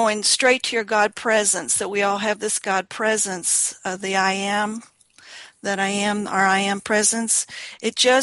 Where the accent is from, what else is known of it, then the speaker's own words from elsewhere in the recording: West Virginia, United States; born there; I was born in West Virginia, so I know about that.